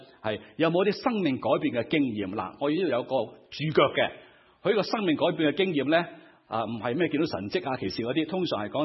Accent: Guangdong, China; 我广东人叫系咪啊

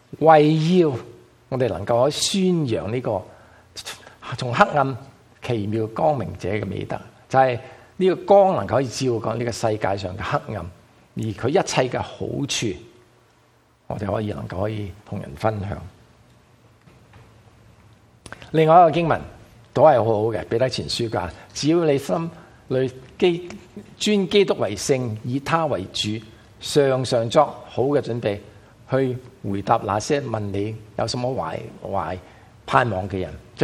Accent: Guangdong, China; 香港人可以用英文，可以用嘎嘎咕的国语，或者我们广东话当然是最容易可以跟我们分享的时候

